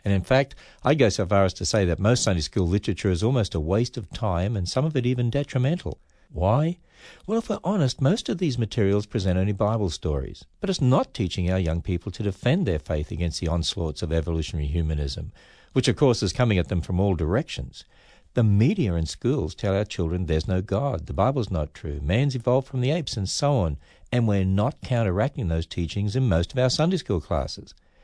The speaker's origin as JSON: {"language": "English", "country": "Australia", "said": "since I'm Australian, let me make a very blunt, dogmatic Australian statement."}